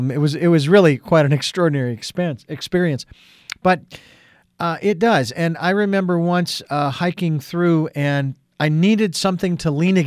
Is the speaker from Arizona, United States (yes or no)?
yes; Phoenix, Arizona, United States; I grew up in Phoenix and around the deserts